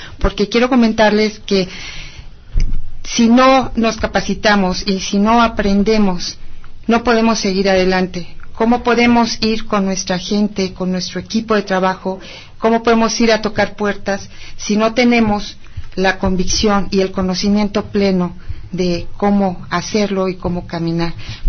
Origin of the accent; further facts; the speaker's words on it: Huixquilucan, State of Mexico, Mexico; vengo del municipio de Huixquilucan